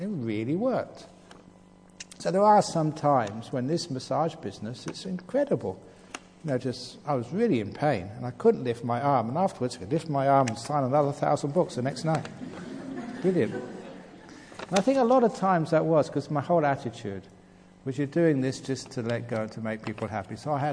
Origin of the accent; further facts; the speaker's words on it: London, United Kingdom; born there; I was born in London. I was not used to the heat.